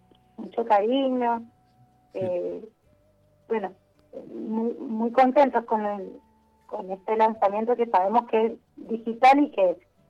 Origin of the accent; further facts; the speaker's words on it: Coquimbito, Mendoza, Argentina; also born or lived in Godoy Cruz; now in Las Heras, Argentina; Pero he pasado por muchos lugares, en mayormente, nací, crecí en Coquimbito, en Maipú.